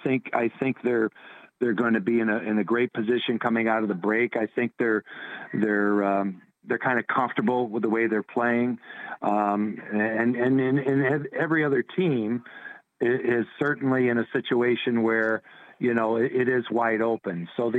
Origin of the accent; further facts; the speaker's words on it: United States; Yeah, I'm also an American on the call of Amazon's Prime Monday Night Hockey in Canada